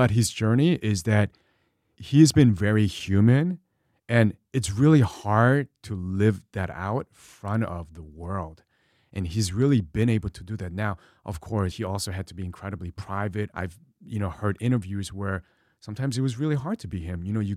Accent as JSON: {"language": "English", "region": "New York", "country": "United States", "tie": "born or raised there", "said": "growing up in New York, hip hop was my first love."}